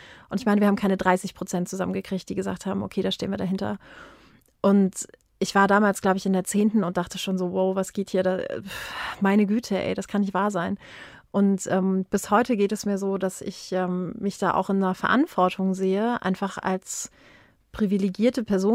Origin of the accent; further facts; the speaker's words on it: East Germany, Germany; Ich bin im Osten aufgewachsen und ich bin aufgewachsen mit vielen politischen Diskussionen und mit viel Zivilcourage